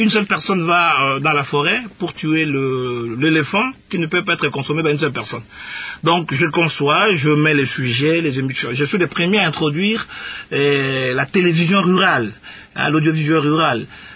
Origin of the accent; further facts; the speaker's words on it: Ngambi, DR Congo; born there; also born or lived in Kisangani / Kinshasa; Je suis né à Ngambi, il ne faut pas que je considère Kisangani comme Ngambi.